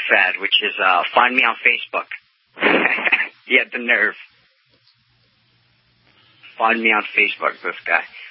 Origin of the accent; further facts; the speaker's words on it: New York, United States; I'm from New York. I was born and raised here